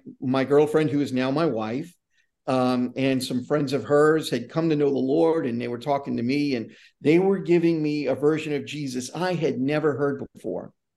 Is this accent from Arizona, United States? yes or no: no; New Orleans, Louisiana, United States; But I am from New Orleans. I live right outside of New Orleans in a suburb called Metairie, which is a heavily populated area that most people who are familiar with New Orleans, they know Metairie. We're right next door. So I was born and raised here.